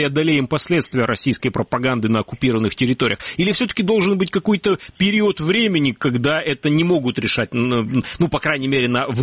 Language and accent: Russian; Simferopol, Crimea, Ukraine; я родом из Симферополя